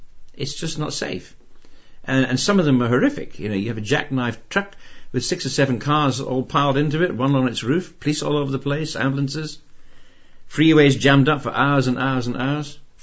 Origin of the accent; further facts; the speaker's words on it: Zimbabwe; I was brought up in Rhodesia